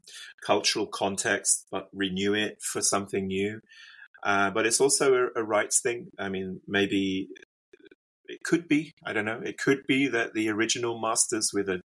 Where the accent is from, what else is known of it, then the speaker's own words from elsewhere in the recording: London, United Kingdom; now in Budapest, Hungary; I'm based in Budapest, but I'm from London.